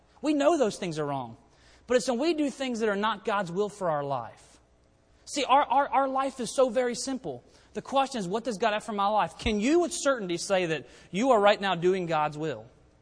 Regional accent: Hagerstown, Maryland, United States; I'm from Hagerstown, Maryland. Some of y'all know that.

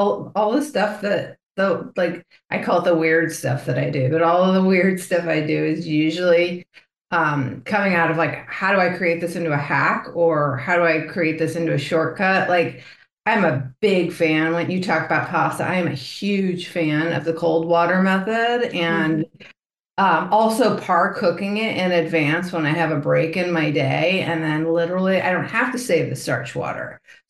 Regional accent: St. Louis, Missouri, United States; it's funny you said Rams or Chargers because I'm initially from St. Louis.

